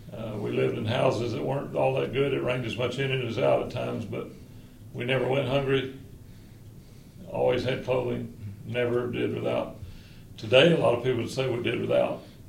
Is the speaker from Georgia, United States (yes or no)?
yes; Sylvania, Georgia, United States; I come from Sylvania, Georgia, which is a little place 60 miles from Savannah, Georgia, 60 miles from Augusta, Georgia. It's where I grew up.